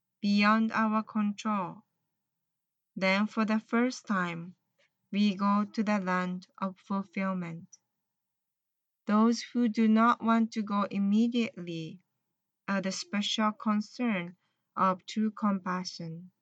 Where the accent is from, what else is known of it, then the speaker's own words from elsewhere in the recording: northern Japan, Japan; My hometown is located in north side of Japan. And usually, the place is known for the severe winter and snow.